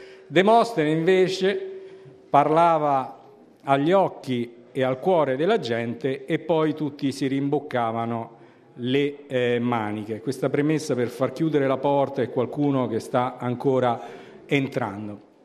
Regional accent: Mantua, Lombardy, Italy; vengo da Mantova

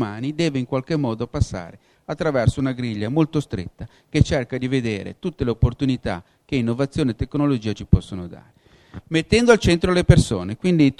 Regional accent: Genoa, Liguria, Italy; perché poi da genovesi guai a non farlo, insomma.

